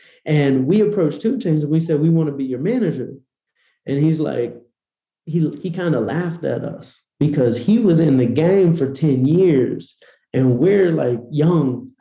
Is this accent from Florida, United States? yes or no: no; Atlanta, Georgia, United States; So I grew up in Atlanta. My grandfather sold vacuum cleaners.